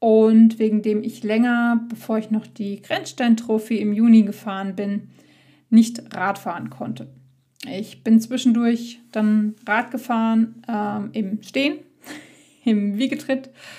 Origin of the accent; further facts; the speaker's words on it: North Rhine-Westphalia, Germany; Ich war endlich mal wieder in Wittgenstein, da wo ich herkomme, auf dem Hof bei meinen Eltern, bei den Pferden.